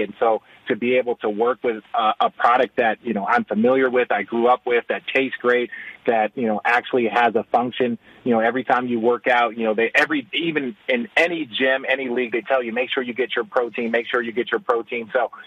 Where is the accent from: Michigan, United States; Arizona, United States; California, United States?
Arizona, United States; Phoenix; Man, Rich, man, I grew up in Phoenix, Arizona, and that's where Shamrock Farms is